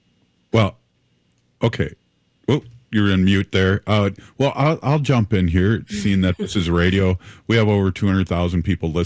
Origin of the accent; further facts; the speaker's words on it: United States; I'm a former University of Minnesota student. And second of all, I'm Native American, which, and Ho-Chunk, when we talk about removal, Ho-Chunks were removed in 1862 here, and we're one of the original treaty signers.